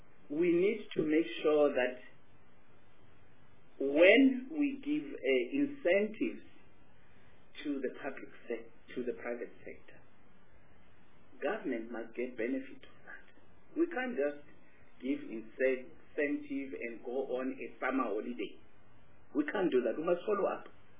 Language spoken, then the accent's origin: English; Limpopo, South Africa; I come from Limpopo, by the way